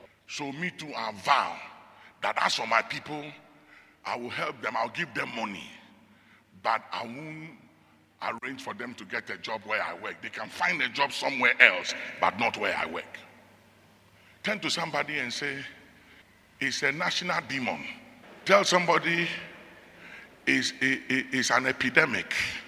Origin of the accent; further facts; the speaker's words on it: Ghana; I'm sorry, I'm a Ghanaian, but it hurts.